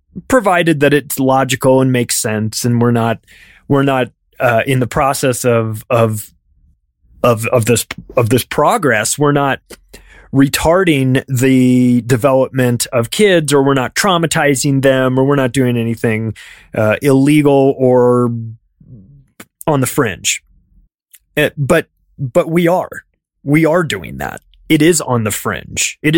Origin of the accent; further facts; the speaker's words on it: Palm Springs, California, United States; You know, look, man, I grew up in Palm Springs. Huge gay community there.